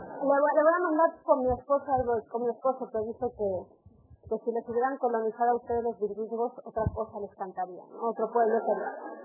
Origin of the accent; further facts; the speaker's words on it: Mexico City, Mexico; yo soy chilanga además, de verdad.